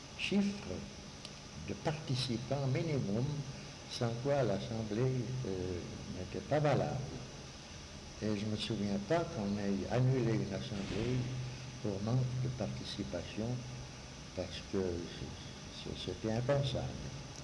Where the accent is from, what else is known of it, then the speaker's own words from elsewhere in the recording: Switzerland; Chez nous, en Suisse, on ne connaît pas ça